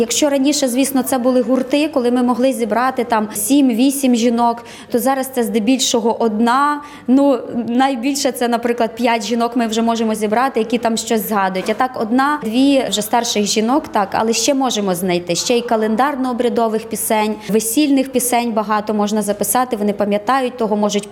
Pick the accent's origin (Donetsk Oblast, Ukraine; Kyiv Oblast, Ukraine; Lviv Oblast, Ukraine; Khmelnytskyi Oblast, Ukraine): Khmelnytskyi Oblast, Ukraine; Хоча ми з Хмельницької області, але етнографічно ми належимо до Волинського краю.